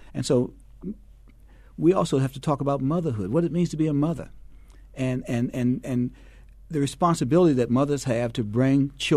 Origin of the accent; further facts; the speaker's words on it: Baltimore, Maryland, United States; I grew up in Cherry Hill in South Baltimore at a time in the 1950s, living in the projects when everyone on my block had a father and a mother living in the house.